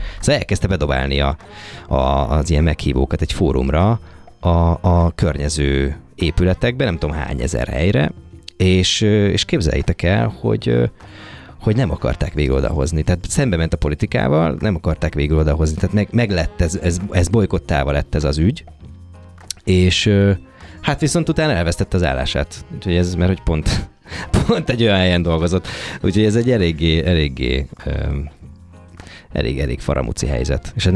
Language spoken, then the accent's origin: Hungarian; Békéscsaba, Békés, Hungary; ott, ahol én felnőttem, mindenképp biztos megvan a Csabai Kolbász Fesztivál